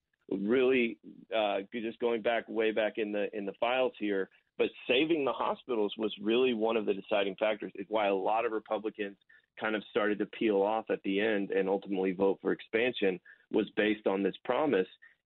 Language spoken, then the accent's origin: English; Arkansas, United States; So my home state here of Arkansas